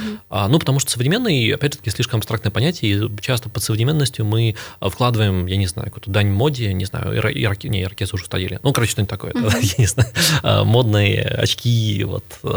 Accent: Belarus; я озвучу о том, что я белорус

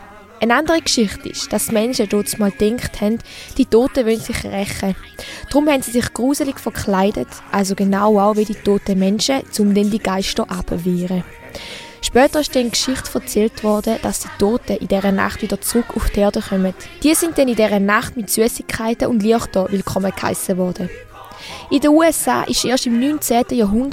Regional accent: Switzerland; Bei uns in der Schweiz ist Halloween zum ersten Mal durch den E.T.-Film bekannt worden.

